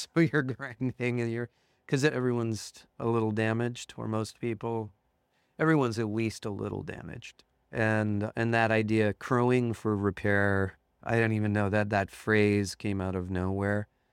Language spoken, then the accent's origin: English; Santa Barbara, California, United States; growing up in Santa Barbara as well, where there's a lot of people who you ask what they do, and they tell you their job